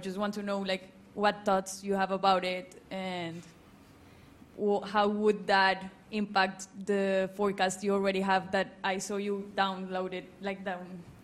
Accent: Colombia; I'm from Colombia.

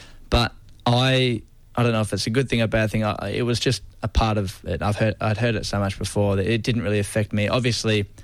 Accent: Hobart, Tasmania, Australia; back in my home town in Hobart, with South Hobart

